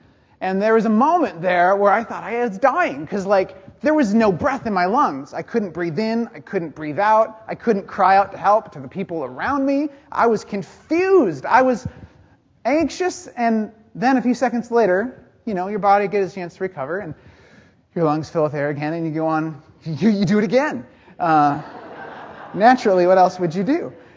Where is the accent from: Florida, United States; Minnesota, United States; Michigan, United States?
Minnesota, United States; Two Harbors; growing up, I grew up in North Shore and Two Harbors. And so maybe if you're ever driving that pretty scenic route, you go north of Duluth, you keep going, and then you get to Two Harbors